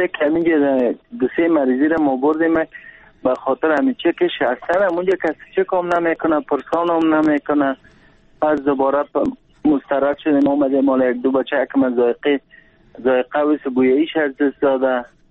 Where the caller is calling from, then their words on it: Kabul, Afghanistan; ما از کابل هستم